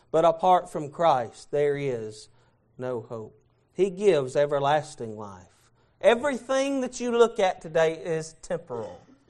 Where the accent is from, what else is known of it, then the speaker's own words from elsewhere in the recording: Alabama, United States; I'm originally from Alabama, and if you shake a tree in Alabama, four or five Baptist preachers will fall out.